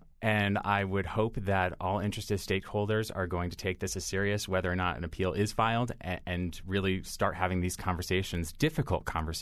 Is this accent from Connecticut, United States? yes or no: yes; East Hartford, Connecticut, United States; I was born and raised in East Hartford, and it gave me an experience that was truly reflective of the real world.